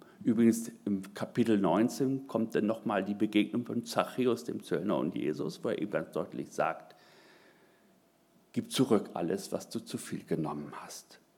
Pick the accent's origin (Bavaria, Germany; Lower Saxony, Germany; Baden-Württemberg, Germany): Lower Saxony, Germany; Oldenburg; ich komme aus Oldenburg, eine sehr gut situierte Stadt